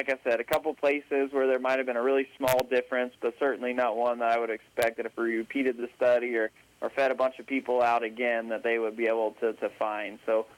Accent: Texas, United States; I'm originally from right outside of Houston, Texas.

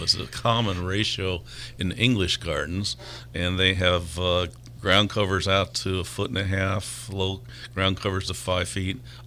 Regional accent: St. Louis, Missouri, United States; Yeah, I grew up in St. Louis.

